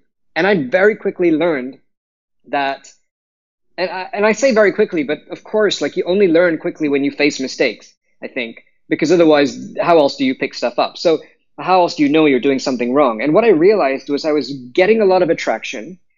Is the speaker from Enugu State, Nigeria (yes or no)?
no; Lagos, Nigeria; now in United Kingdom; when I was growing up in Lagos, I started to play an Indian instrument called the tabla, much towards the end of my time in Lagos and then the whole of my time in the UK.